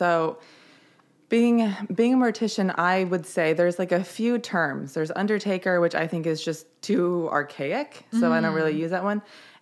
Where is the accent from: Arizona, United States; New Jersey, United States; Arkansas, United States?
Arizona, United States; Mesa; born there; also born or lived in Tempe / Scottsdale; I was born in Mesa, and then I lived in Tempe and Scottsdale when I went to college, so when I went to ASU.